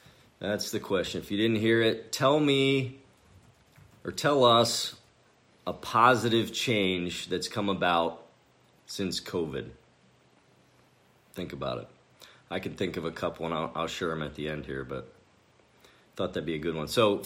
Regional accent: Pennsylvania, United States; now in Iowa, United States; I consider myself an Iowan now because more than half of my life has been here. But I grew up in Pennsylvania, of all places. Harrisburg area, kind of like Des Moines. We were outside of the city. I grew up between Camp Hill and Gettysburg.

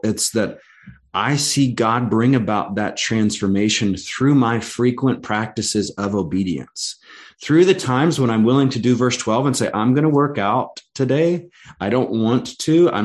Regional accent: Georgia, United States; now in California, United States; I'm from Georgia originally, so I use ain't regularly. I refuse to let go of it, even though I'm sojourning in California.

